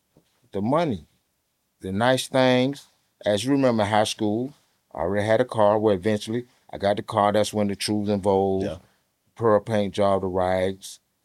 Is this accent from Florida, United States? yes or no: yes; Jacksonville, Florida, United States; I say, I'm from Jacksonville.